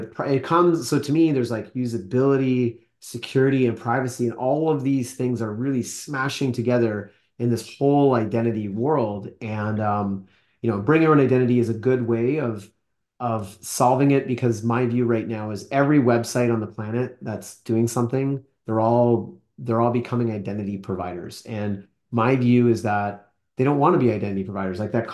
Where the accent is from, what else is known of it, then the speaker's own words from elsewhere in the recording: Canada; Because I'm from Canada originally